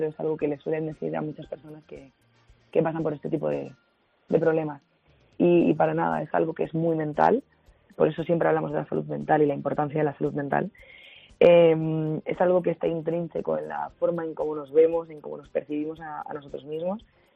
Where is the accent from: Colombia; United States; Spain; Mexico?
Spain; Andalusia; como digo muchas veces, o como dicen en mi tierra, en Andalucía, estoy ya curada de espanto